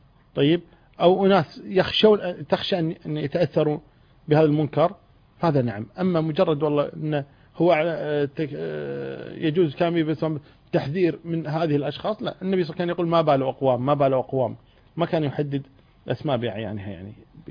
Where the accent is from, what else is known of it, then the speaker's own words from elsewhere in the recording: Kuwait; إحنا نسمي عندنا بالكويت